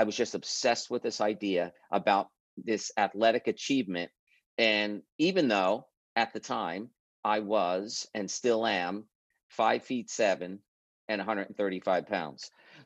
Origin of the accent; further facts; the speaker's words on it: New York City, New York, United States; when I was young, 13 years old, growing up in New York City, living in the Bronx, actually, the oldest of five kids, we lived in a 2-bedroom apartment